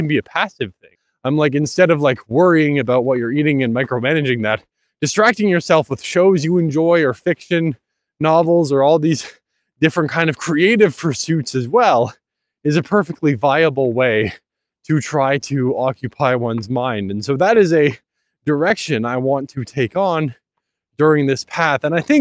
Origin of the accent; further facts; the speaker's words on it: Canada; For those of you who may not be aware, I am Canadian.